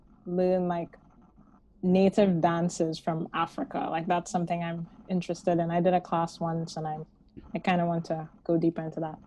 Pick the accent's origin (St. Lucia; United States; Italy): St. Lucia; I'm from St. Lucia, if nobody knows where that is. It's a place that exists.